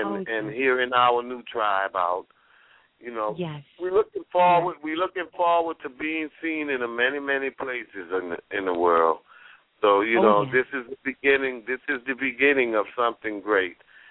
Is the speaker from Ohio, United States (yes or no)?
no; New Orleans, Louisiana, United States; I went all the way up to New York and some people found out I was from New Orleans, and they treated me real, real nice.